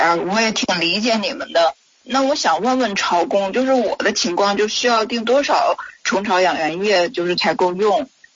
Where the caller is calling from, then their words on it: Shenyang, Liaoning, China; 我是沈阳的听众，